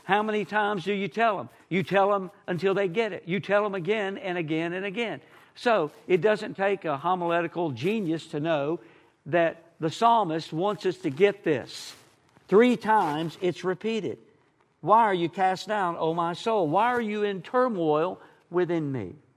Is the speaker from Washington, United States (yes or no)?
no; Texas, United States; The truth is, I grew up in East Texas